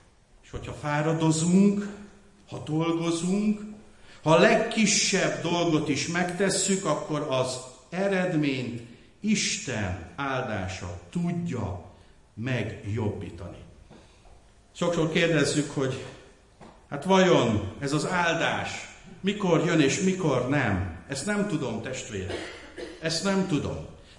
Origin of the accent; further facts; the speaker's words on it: Újpest, Budapest, Hungary; én Újpesten nőttem föl, és a 60-as évek végén, mivel nagyon sovány gyerek voltam, gírhes, a szüleim kiküldtek Pilis Csabára egy erdészhez